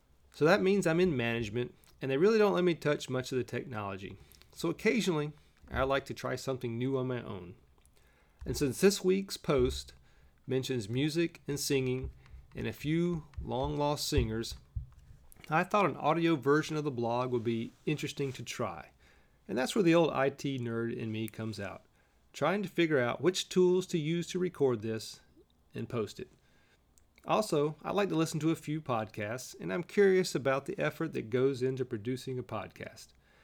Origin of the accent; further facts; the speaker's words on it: the South, United States; accent: southern; So maybe some of you will be shocked at my southern accent, and maybe others won't even notice.